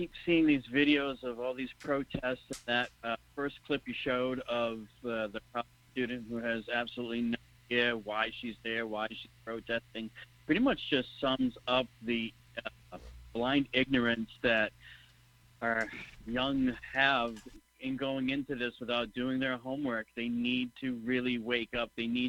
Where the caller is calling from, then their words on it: New Hampshire, United States; from New Hampshire.